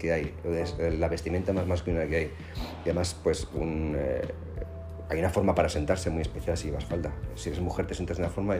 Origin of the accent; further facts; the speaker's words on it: Spain; He ido muchas veces y me siento casi tan escocés como español.